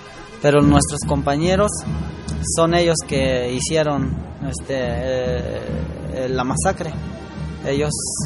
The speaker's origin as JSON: {"language": "Spanish", "country": "Mexico", "said": "nosotros mismos somos mexicanos."}